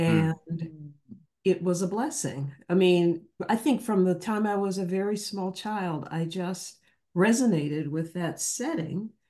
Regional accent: Michigan, United States; I had never been in the South growing up in Michigan.

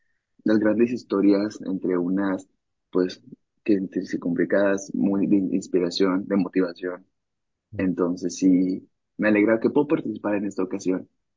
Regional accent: Monterrey, Nuevo León, Mexico; tengo 23 años, soy de Monterrey, México. Soy católico y soy gay.

